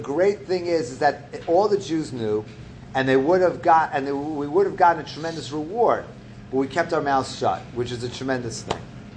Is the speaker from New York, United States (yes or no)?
yes; Brooklyn, New York, United States; I grew up in the house, I grew up in Brooklyn, we had a porch